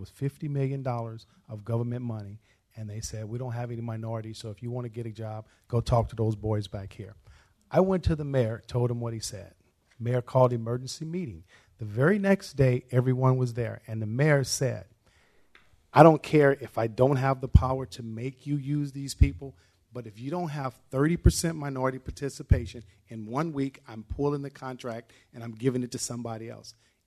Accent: Knoxville, Tennessee, United States; moved away; I'm from Knoxville, Tennessee, and I recently moved up here a year ago.

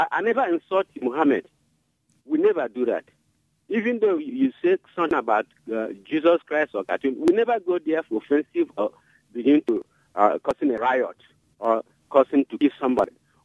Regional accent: South East, Nigeria; I'm from Nigeria, southeastern Nigeria, the Igbo tribe.

